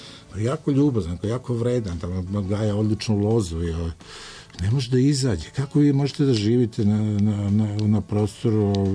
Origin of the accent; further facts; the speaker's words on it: Raška District, Serbia; ja kao, dakle, Srbin iz Raške